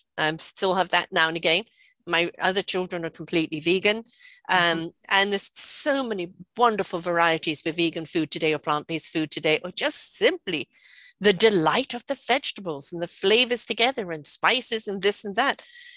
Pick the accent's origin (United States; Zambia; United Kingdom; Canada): United Kingdom; You know, I'm British. My kids were brought up on shepherd's pie.